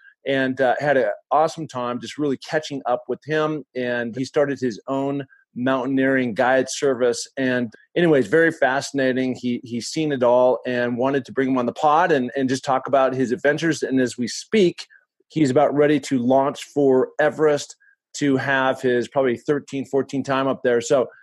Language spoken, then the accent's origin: English; Washington, United States; he's actually from my home state of Washington